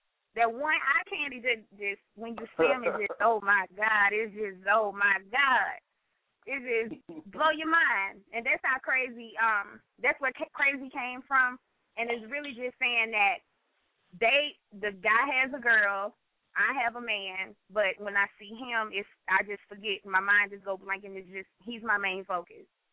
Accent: Alabama, United States; And we had a Macon County Day because I'm from Macon County, Alabama.

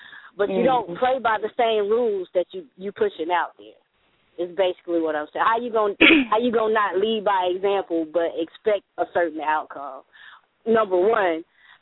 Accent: Bible Belt, United States; And I was raised in the Bible Belt and so on and so forth.

